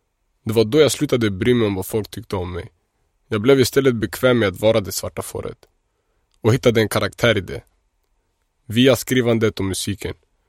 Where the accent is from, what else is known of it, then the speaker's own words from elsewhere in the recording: Märsta, Stockholm County, Sweden; Som min uppväxt i Märsta